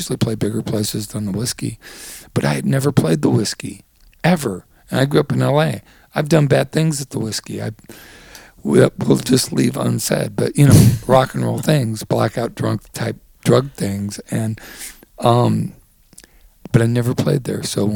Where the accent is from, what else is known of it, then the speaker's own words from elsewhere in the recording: Santa Monica, California, United States; I grew up in Santa Monica. I grew up with KCRW.